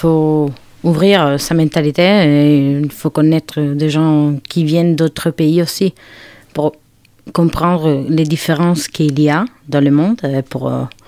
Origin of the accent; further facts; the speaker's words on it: Lecce, Apulia, Italy; French is a second language; now in France; Je viens du sud, Lecce. Ça se trouve juste dans les talons de la botte.